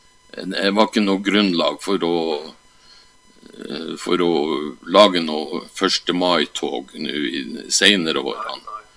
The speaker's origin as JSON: {"language": "Norwegian", "town": "Vadsø", "region": "Finnmark", "country": "Norway", "tie": "born or raised there", "said": "Jeg vokste opp i Vadsø."}